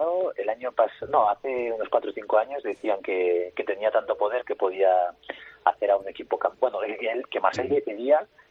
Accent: Spain; somos 9 españoles.

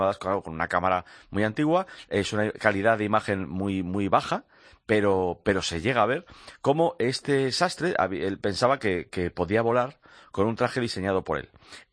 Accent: Spain; somos españoles

